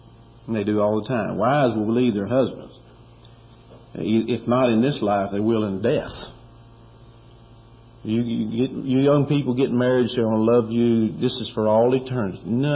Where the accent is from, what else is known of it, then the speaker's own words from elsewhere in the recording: Kentucky, United States; and I come from Kentucky, and if you went through this crowd, you'd find people from all over.